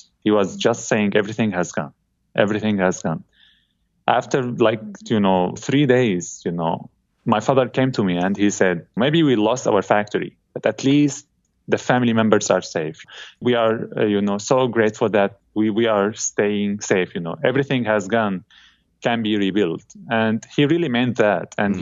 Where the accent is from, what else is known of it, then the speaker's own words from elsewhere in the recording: Syria; now in Canada; we tell the others that we are Syrian Canadian, and it's all reflected in our chocolate pieces.